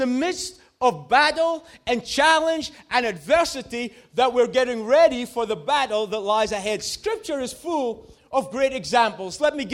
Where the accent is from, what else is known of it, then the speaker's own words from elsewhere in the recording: Peterhead, Scotland, United Kingdom; Yes, we're from Peterhead.